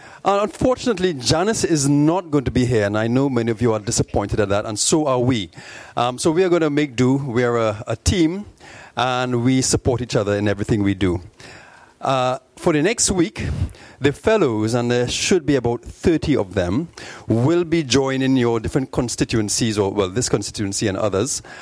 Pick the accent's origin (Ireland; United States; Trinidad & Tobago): Trinidad & Tobago; I'm from Trinidad and Tobago.